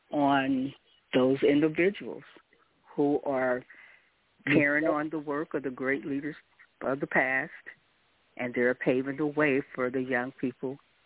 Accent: Alton, Illinois, United States; I'm originally from Alton, outside of St. Louis, Missouri.

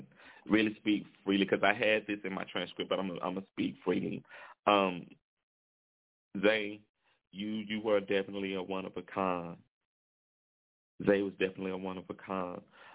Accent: Shreveport, Louisiana, United States; I am from Shreveport, Louisiana

